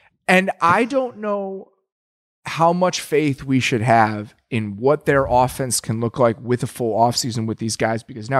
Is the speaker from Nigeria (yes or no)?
no; Lake Barrington, Illinois, United States; It's the same reason that even though Cole Kmet is from Lake Barrington, which is literally my hometown, I do not recognize him because he went to Viator and not to Barrington.